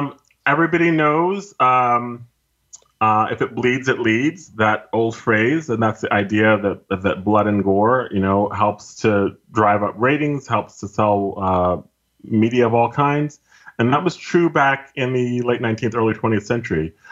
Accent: Slidell, Louisiana, United States; I grew up in Louisiana, mostly in a town called Slidell, which is near New Orleans.

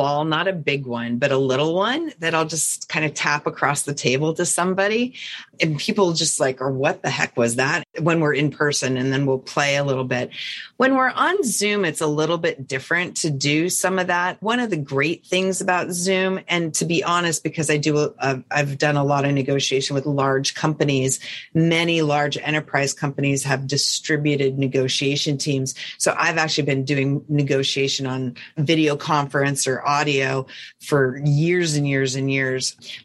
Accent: Montana, United States; And I was like, oh, I'm from Montana.

